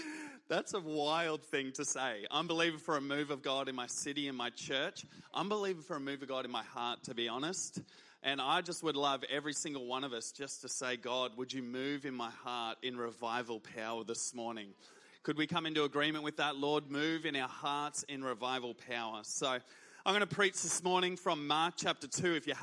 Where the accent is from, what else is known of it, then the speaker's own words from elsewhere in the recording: Brisbane, Queensland, Australia; But I originally grew up in Brisbane, and I was originally from Gumdale. I don't know if anyone here knows Gumdale, but that was the first place I lived, was Gumdale, just near Chandler. Went to City Point College from preschool to year 12